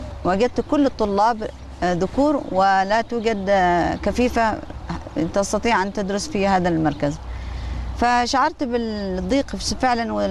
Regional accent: Yemen; لا انا يمنية

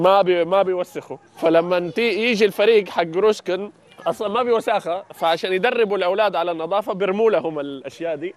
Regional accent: Saudi Arabia

